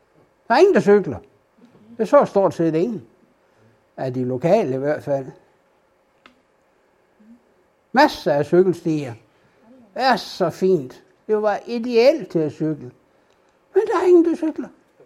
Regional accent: Åbybro, North Denmark Region, Denmark; Når jeg besøger en kirkegård op i Åbybro, hvor jeg kommer fra

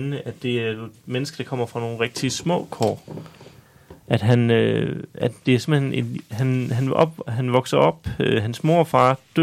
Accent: Spjald, Central Denmark Region, Denmark; så er jeg fra Spjæld af.

